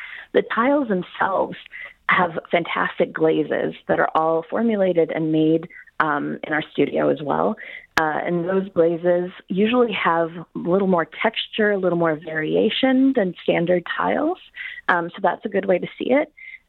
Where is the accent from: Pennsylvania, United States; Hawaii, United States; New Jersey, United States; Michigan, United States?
Michigan, United States; Detroit; So I was born and raised in Detroit.